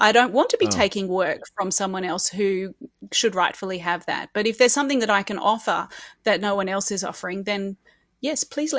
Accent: New South Wales, Australia; I have been teaching in the past in my hometown here, which is just a tiny little rural town in New South Wales.

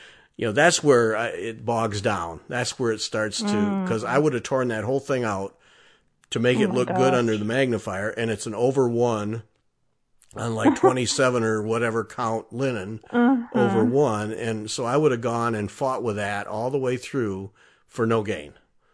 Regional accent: Michigan, United States; I grew up in Michigan where hunting and fishing are just part of the culture.

